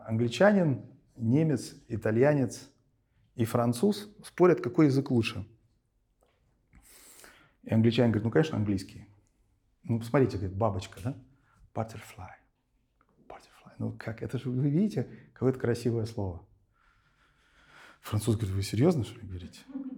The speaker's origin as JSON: {"language": "Russian", "region": "North Kazakhstan Region", "country": "Kazakhstan", "tie": "born or raised there", "said": "я вырос в Северном Казахстане"}